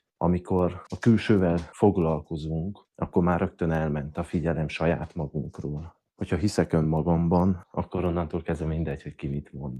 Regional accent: Transylvania, Romania; valószínű, hogy az, hogy én Erdélyből jövök

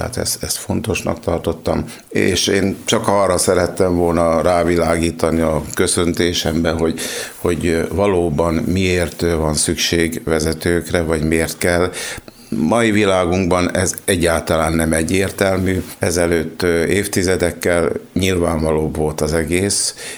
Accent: Sajószentpéter, Borsod-Abaúj-Zemplén, Hungary; born there; de Sajó Szentpéteré vagyok, mert itt születtem, de nem itt nevelkedtem, tehát gyerekként, igaz, hogy a Sajóvölgyén onnan származom

